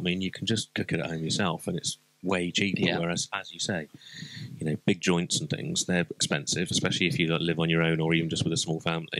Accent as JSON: {"language": "English", "region": "West Midlands", "country": "United Kingdom", "tie": "born or raised there", "said": "we grew up in the West Midlands"}